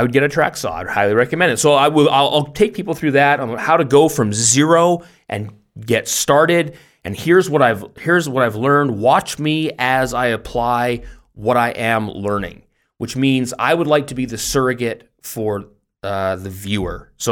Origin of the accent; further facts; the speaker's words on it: Canada; now in Germany; Like, I'm Canadian in Germany, even though I've been here for a long time now.